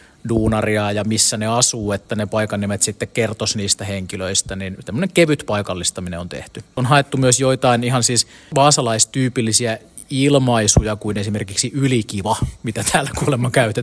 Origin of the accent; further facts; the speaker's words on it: Tampere, Pirkanmaa, Finland; Mä oon tamperelainen freelance-ohjaaja